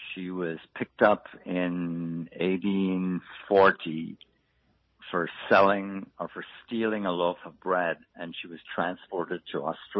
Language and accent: English; Ireland; moved away; I wrote Green Suede Shoes as a memoir of growing up in Ireland and coming here and all the different changes I saw.